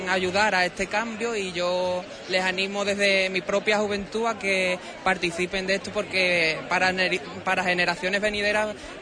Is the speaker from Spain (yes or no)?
yes; Villalba del Alcor, Andalusia, Spain; Nosotros en concreto venimos de Villalba del Alcor, en el condado de Huelva. Es un pueblo de tradición socialista